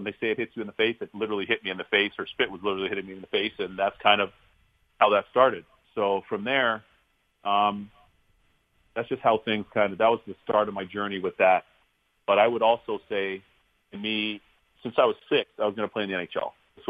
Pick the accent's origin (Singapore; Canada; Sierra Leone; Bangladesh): Canada; now in United States; parents emigrated from Barbados in the Caribbean, and they went to Canada. So my ancestral home's Barbados in the Caribbean. You know, I was born and raised in Canada, and home for me is the United States.